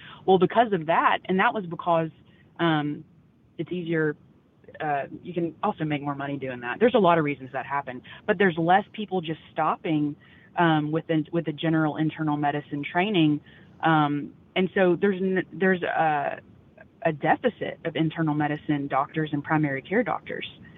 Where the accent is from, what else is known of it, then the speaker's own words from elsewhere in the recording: Louisiana, United States; Yeah, so growing up, honestly, I was not really, I grew up in North Louisiana, and all the men in my family were super active outdoors, especially duck hunting.